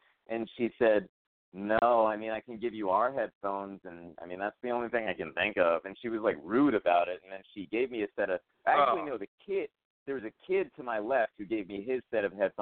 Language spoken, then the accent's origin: English; Brooklyn, New York, United States; and then I tell her no, I'm from Brooklyn, and stuff.